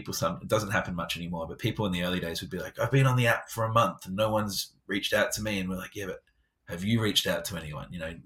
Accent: England, United Kingdom; Barack Obama, and the Queen, because I'm English.

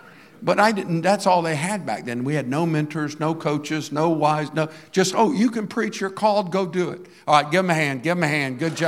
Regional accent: Fort Myers, Florida, United States; now in Cape Coral, United States; I grew up in Fort Myers. You don't ever dream of living in Cape Coral when you grow up in Fort Myers.

